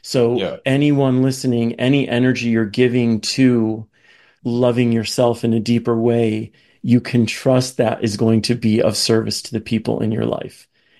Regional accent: Michigan, United States; now in San Francisco, United States; And I'm coming from Michigan. I had just gotten out of college, moved to San Francisco.

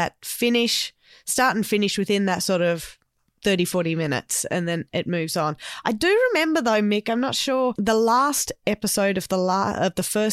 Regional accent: Australia; But, you know, I'm from Australia. I don't know. He sounded Irish.

